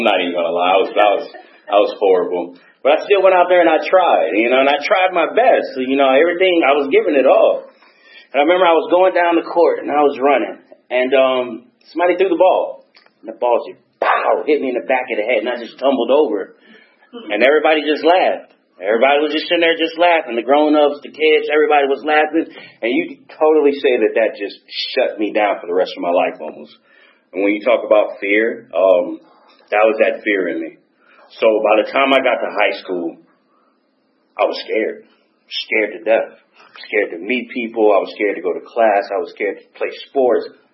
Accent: Georgia, United States; I lived in the Meadow Creek District, because I'm from Gwinnett County pretty much.

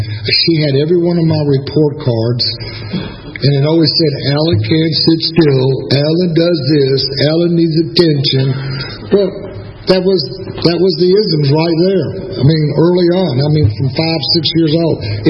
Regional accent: Atlanta, Georgia, United States; Anyway, I was born in Atlanta, May 15th, 1949. Y'all figure it out. I'm 62, going to be 63 years old.

